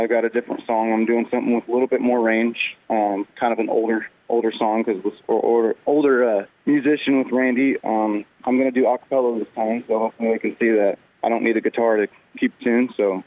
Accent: North Platte, Nebraska, United States; also born or lived in Alabama, United States; I was born down south in Alabama, but then moved up at a very young age to North Platte and basically raised ever since, and went to St. Pat's and then went to the high school

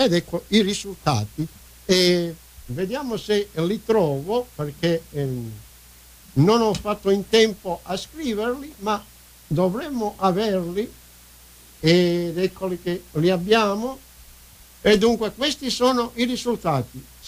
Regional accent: Calabria, Italy; come calabrese vorremmo che questa squadra restasse in Serie

